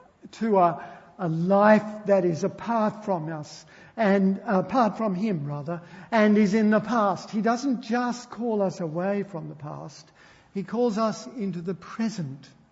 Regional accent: Scotland, United Kingdom; I am Scottish, so I try to be reliable.

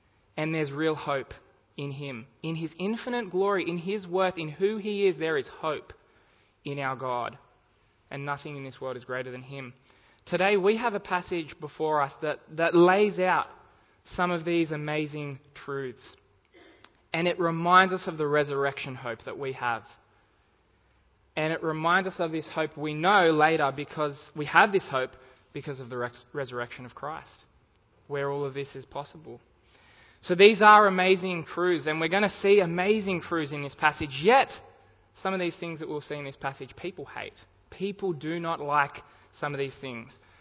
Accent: Campbelltown, New South Wales, Australia; We grew up in Campbelltown, so that had happened a lot back there

